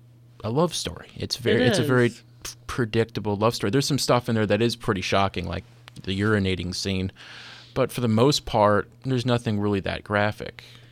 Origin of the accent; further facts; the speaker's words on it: United States; Yeah, maybe it just wasn't, as an American, we shouldn't expect that.